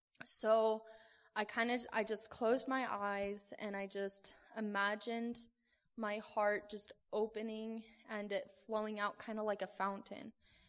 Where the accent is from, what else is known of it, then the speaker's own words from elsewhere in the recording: Wyoming, United States; I'm from Wyoming as well